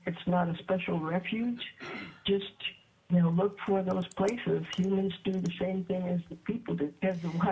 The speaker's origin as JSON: {"language": "English", "town": "Gustavus", "region": "Alaska", "country": "United States", "tie": "born or raised there", "said": "Okay, I'm calling from Gustavus. I've lived my whole life in Southeast Alaska, various parts of it."}